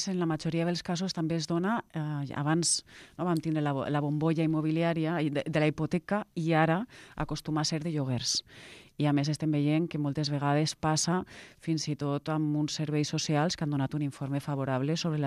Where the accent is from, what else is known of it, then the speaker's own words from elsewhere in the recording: Valencia, Valencian Community, Spain; now in Barcelona, Spain; vostès saben que jo vinc de València, jo quan vaig arribar a Barcelona va ser una ciutat que absolutament em va captivar